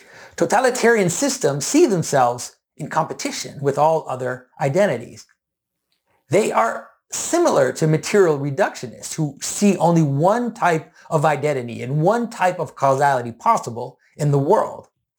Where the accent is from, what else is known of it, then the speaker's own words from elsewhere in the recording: Quebec, Canada; I bear the name of my ancestors … while I am also marked by being Quebecois, by being Canadian